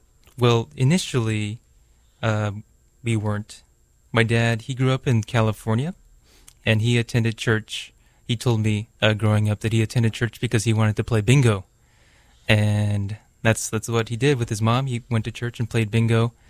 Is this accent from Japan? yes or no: yes; Kobe, Hyogo, Japan; So I grew up in Kobe, and as a family, we started attending